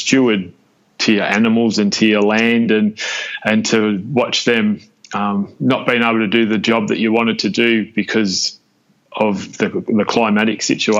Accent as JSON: {"language": "English", "town": "Melbourne", "region": "Victoria", "country": "Australia", "tie": "born or raised there", "said": "I was born and bred in Melbourne, Victoria, Australia. And my mum and dad were small business owners, and we moved around a fair bit"}